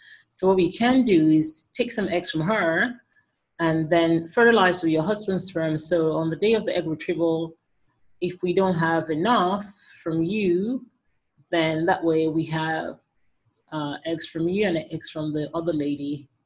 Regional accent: Nigeria; So my first experience with an IVF clinic was in my home country, Nigeria.

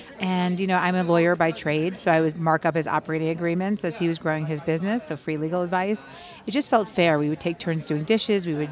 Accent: New York City, New York, United States; I grew up in New York City in Alphabet City on Avenue C and 14th Street to a single mother who's a social worker.

